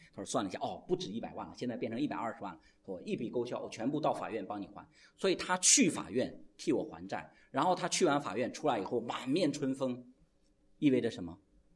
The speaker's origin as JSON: {"language": "Chinese", "country": "China", "said": "我们中国人特别尊崇的孔子呢，有个孔庙，是吧？"}